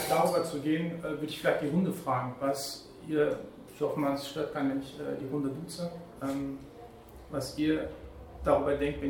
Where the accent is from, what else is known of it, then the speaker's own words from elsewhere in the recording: Plettenberg, North Rhine-Westphalia, Germany; born there; ich bin 37 Jahre alt, ich bin verheiratet, zwei Kinder, bin geboren im Märkischen Kreis, im Sauerland, im Plettenberg.